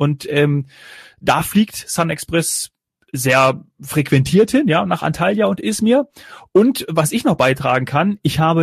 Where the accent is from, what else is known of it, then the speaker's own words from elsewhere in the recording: Kassel, Hesse, Germany; auch dem kleinen Flughafen aus meiner Heimatregion Kassel-Calden